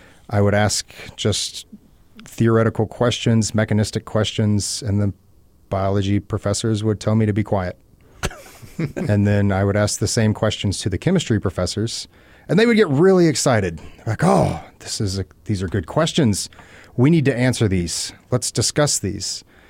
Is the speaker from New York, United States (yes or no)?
no; Kentucky, United States; Rural Kentucky, middle of the woods.